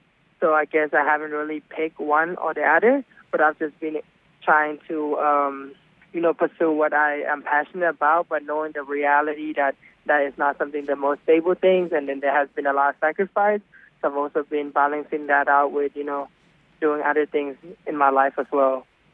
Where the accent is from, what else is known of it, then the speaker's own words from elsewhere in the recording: Thailand; even when I was even growing up in Thailand and different places